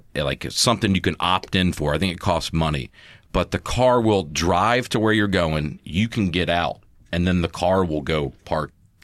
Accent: Montgomery, Alabama, United States; I'm from Montgomery, Alabama, where you very rarely have to parallel park places.

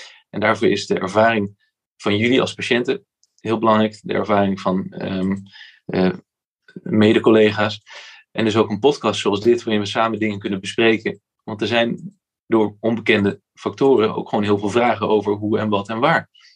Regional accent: Maastricht, Limburg, Netherlands; Ik ben opgegroeid in de Maastrichtse, heb daar mijn hele opleiding gedaan tot orthopeed.

